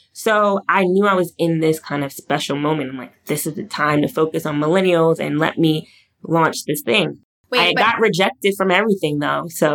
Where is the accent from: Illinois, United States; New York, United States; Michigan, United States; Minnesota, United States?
New York, United States; Brooklyn; also born or lived in Greencastle, Indiana; And so I am from Brooklyn, but I went to college in Indiana, Greencastle, Indiana, small liberal arts school.